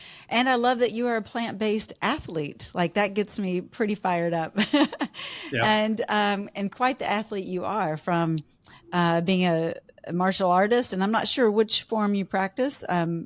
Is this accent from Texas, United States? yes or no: yes; Lewisville, Texas, United States; Yes, yeah. I grew up in Louisville.